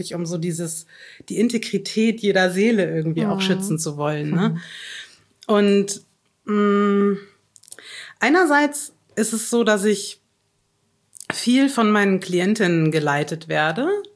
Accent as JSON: {"language": "German", "region": "Bavaria", "country": "Germany", "tie": "born or raised there", "said": "Ich bin am Chiemsee in Bayern aufgewachsen. Ich war jeden Tag im Wasser. Ich war jeden Tag im Wald. Ich war in der Waldorfschule."}